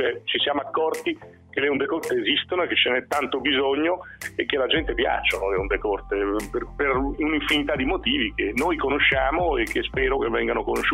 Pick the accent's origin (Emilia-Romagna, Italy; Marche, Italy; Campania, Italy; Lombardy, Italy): Emilia-Romagna, Italy; Bologna; born there; io sono nato a Bologna come Marconi, sono nato in aprile anch'io come Marconi